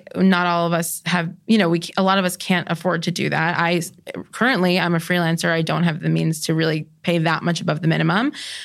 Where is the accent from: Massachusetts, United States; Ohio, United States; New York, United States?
New York, United States; I still have plenty of anxiety. I'm a New Yorker.